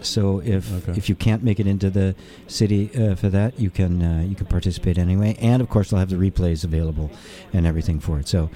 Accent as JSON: {"language": "English", "region": "Midwest", "country": "United States", "tie": "born or raised there", "said": "And I grew up in the Midwest, right? Greek Orthodox was as esoteric as it got."}